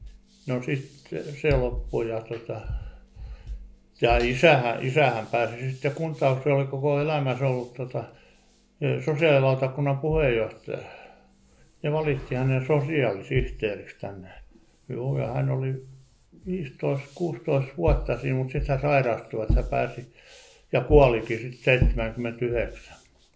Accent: Mäntsälä, Uusimaa, Finland; born there; also born or lived in Oitti; mä olen tosiaan Mäntsälässä syntynyt ja me tultiin tänne Oitista Hausjärvellä, mikä on isän koti.

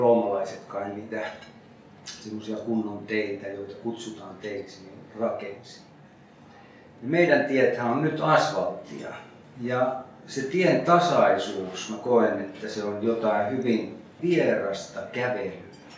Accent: Oulu, North Ostrobothnia, Finland; now in Karjalohja, Finland; Minä olen Pohjois-Suomesta Oulusta kotoisin ja muuttanut Karjalohjalle 88 vuonna.

